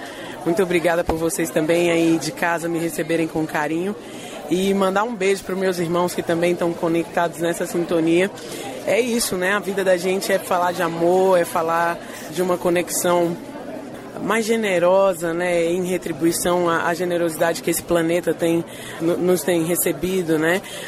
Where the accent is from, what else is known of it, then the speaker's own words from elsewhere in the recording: Brasília, Federal District, Brazil; como mulher, como negra, como brasiliense, como nascida em Brasília, criada na Chaparral.